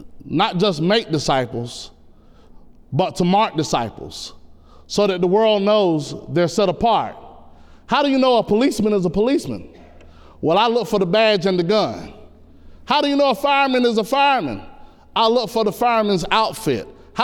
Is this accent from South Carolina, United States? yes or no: yes; Dillon, South Carolina, United States; I'm from Dillon, did I say South Kankakee? That's South Carolina to the rest of you all. And I was born in Marion Memorial Hospital.